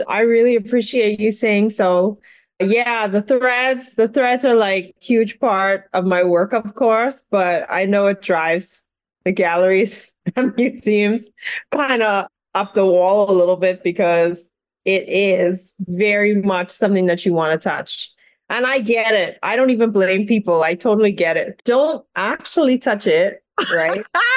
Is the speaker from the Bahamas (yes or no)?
yes; Bahamas; So I was born in the Bahamas. I grew up there, and there's a beautiful, thriving art community in the Bahamas that I'm proud to be a part of now.